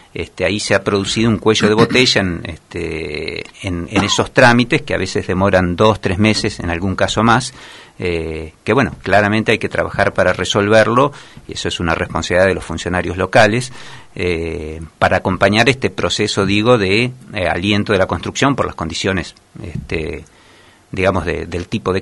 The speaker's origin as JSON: {"language": "Spanish", "town": "General Madariaga", "region": "Buenos Aires Province", "country": "Argentina", "tie": "born or raised there", "said": "Yo soy nativo de Madariaga, así que viví toda mi vida en esta región."}